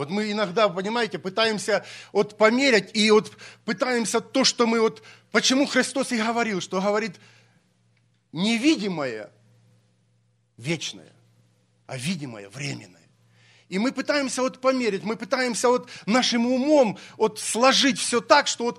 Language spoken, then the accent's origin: Russian; Ukraine; now in United States; Ну и моим тоже, я еще украинец. Пытался стать гражданином Америки, но почему-то не получилась возможность.